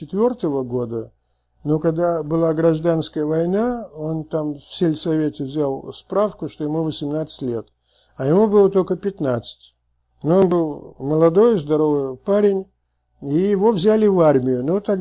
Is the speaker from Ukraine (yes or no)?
no; Saratov, Saratov Oblast, Russia; born there; also born or lived in Moldova; Нет, я родился в Саратове.